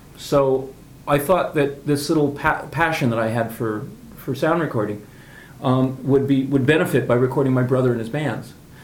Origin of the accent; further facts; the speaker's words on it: Santa Ana, California, United States; I was from South Orange County, Santa Ana.